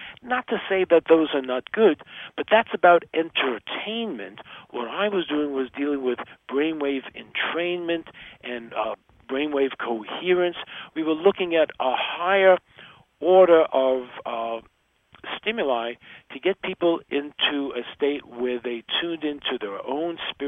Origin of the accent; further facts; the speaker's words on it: New York, United States; excuse me, I'm from New York. I don't have an hour.